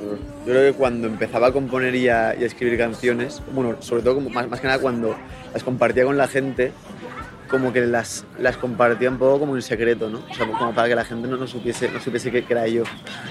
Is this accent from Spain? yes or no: yes; Benicàssim, Valencian Community, Spain; born there; Mira, yo nací en Benicàssim. Es un pueblo que está al norte de Valencia, que es un pueblo de playa, pero mi familia es toda aragonesa.